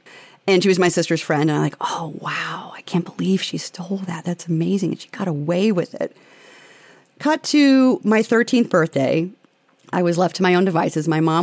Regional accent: Kent, Ohio, United States; So I grew up in Kent, Ohio, which is most famously known for the Kent State shootings in 1970 on the Kent State campus.

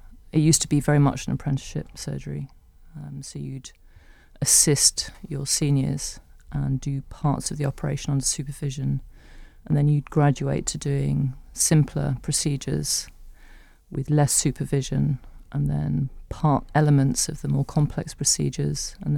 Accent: Poole, South West England, United Kingdom; also born or lived in London, United Kingdom; So I was born in London. From the age of 7, I grew up in Poole in Dorset.

